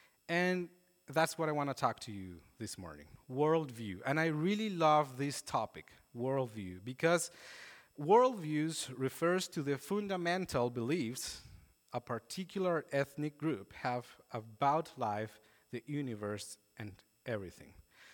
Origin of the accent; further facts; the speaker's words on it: Colombia; English is a second language; now in Canada; because I'm not Canadian, I'm Colombian, and I just have like my health insurance ID and my student ID.